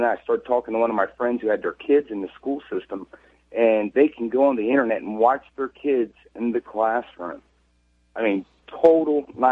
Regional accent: Dayton, Ohio, United States; I'm originally from Dayton, Ohio.

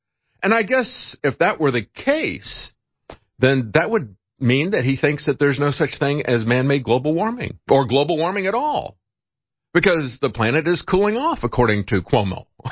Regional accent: Florida, United States; Now, I grew up in Florida, and we saw people that would move to Florida during the winter

